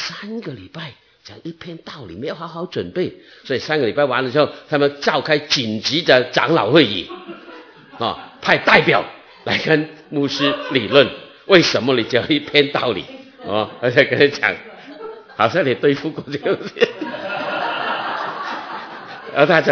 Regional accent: Guangdong, China; moved away; 我们广东那边说爱人的哦，特别我们广东人更加什么？更加含蓄

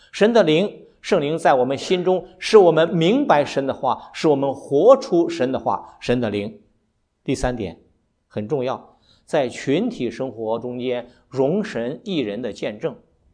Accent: Shaanxi, China; accent: Shaanxi; 我们陕西话来讲，眼睛就长哪儿去了？

